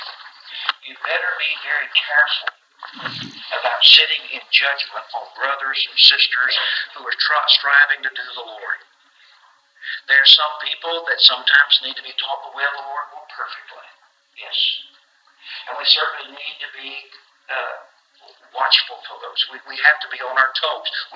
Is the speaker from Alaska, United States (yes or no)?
no; Tennessee, United States; Now, I'm from West Tennessee, and I held meetings for those little congregations down in West Tennessee